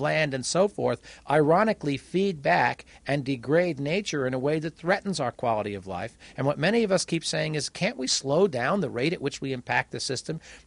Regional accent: Long Island, New York, United States; And I grew up on Long Island, and the South Shore of Long Island is a wash, sandy beach, and the North Shore is rolling hills

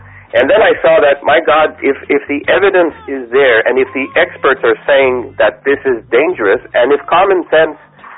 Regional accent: Montreal, Quebec, Canada; born there; as a Canadian, I was born in Montreal.

